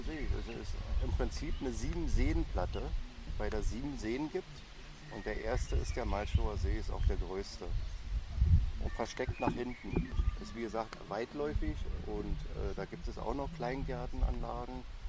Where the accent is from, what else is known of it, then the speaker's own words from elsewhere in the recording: Prenzlauer Berg, Berlin, Germany; eigentlich nicht von hier. Ich komme eigentlich aus Prenzlberg. Wir sind hier seit 2006.